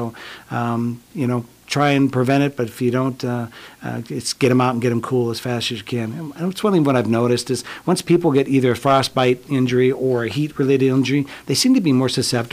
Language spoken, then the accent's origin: English; Omaha, Nebraska, United States; I grew up in Omaha, and, you know, the Kearney to me is about the break point where we start to feel the humidity